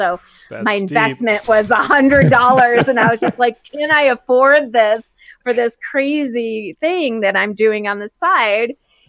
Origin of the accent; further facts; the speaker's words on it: Chicago, Illinois, United States; also born or lived in Los Angeles; So I grew up in Chicago and then lived in Los Angeles for 22 years. And in 2011, I realized my dream of moving to the mountains.